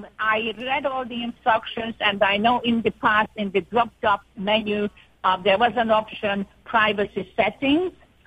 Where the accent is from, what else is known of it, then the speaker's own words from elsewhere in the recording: Rochester, New York, United States; now in Florida, United States; I am originally from Rochester, but I'm in Florida now.